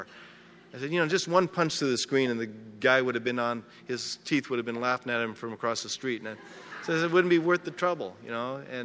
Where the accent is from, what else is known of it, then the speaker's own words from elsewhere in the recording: Portland, Oregon, United States; And I grew up in Portland. And we didn't know anybody in Portland